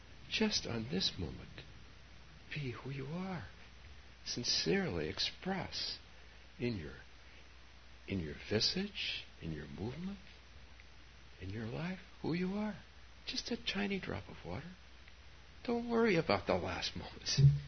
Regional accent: Palo Alto, California, United States; I talked to Palo Alto Times person. This was my small town. It's not a small town anymore, but when I was a boy, it was.

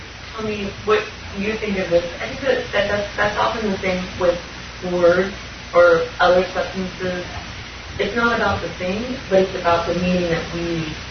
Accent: San Francisco, California, United States; And I'm from San Francisco, so I'm sorry, I'm going to talk about this very openly.

